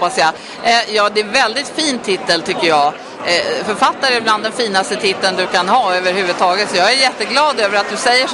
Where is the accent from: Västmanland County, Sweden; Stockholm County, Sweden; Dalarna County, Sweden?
Stockholm County, Sweden; Stockholm; Jag är född och uppvuxen på Söder i Stockholm.